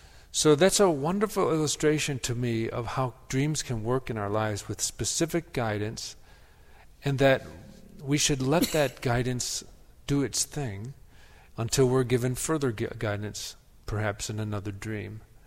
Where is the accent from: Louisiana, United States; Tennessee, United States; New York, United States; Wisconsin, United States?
Wisconsin, United States; like where I grew up in Wisconsin, the light gets stretched.